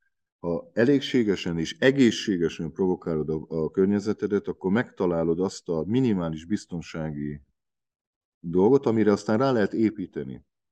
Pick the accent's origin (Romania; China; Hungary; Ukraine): Romania; Harghita; also born or lived in Sfântu Gheorghe; úgyhogy én gyergyói vagyok, és Sepsiszentgyörgyi.